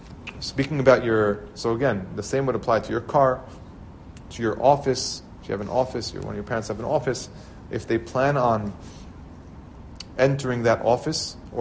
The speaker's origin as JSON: {"language": "English", "town": "Queens", "region": "New York", "country": "United States", "tie": "born or raised there", "said": "I grew up in Queens in Kew Garden Hills, and Baruch Hashem, a lot of Jews there."}